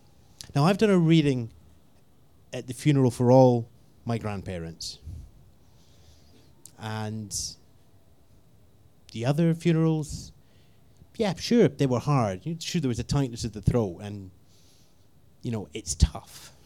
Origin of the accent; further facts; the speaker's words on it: Scotland, United Kingdom; no, we're Scottish, we're going to have our honeymoon in Scotland.